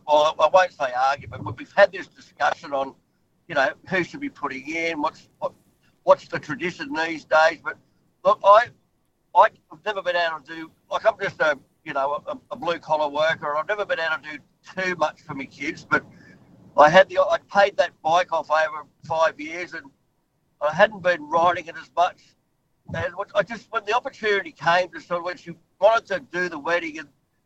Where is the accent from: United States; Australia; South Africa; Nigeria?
Australia; I mean, me being an Aussie and experience and going through having all the Greeks there